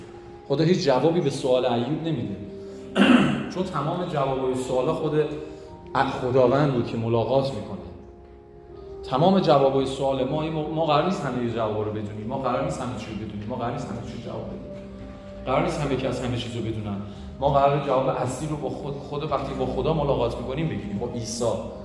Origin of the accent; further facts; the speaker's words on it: Iran; ما هم ایرانیم، ما هم جز اون قوم هستیم.